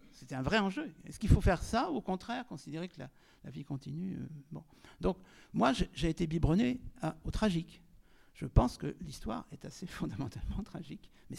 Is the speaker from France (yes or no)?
yes; Rennes, Brittany, France; also born or lived in Fougères; Alors, je suis né à Fougères, mais j'ai plutôt grandi à Rennes.